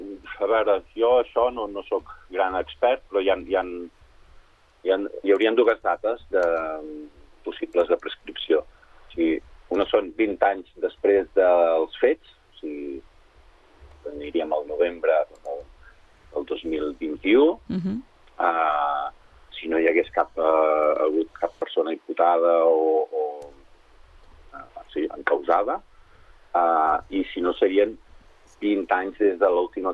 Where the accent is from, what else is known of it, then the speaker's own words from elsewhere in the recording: Mataró, Catalonia, Spain; la família de l'Helena som de Mataró i vivim a Mataró.